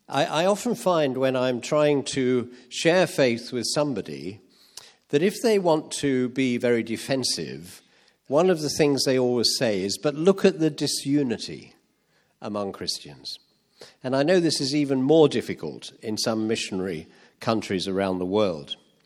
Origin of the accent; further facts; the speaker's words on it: England, United Kingdom; The greater problem in our marriage is that I'm English and she's Welsh.